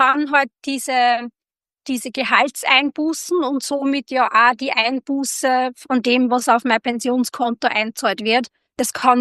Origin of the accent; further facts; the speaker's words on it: Austria; das ist gerade bei uns in Österreich natürlich ein Riesenthema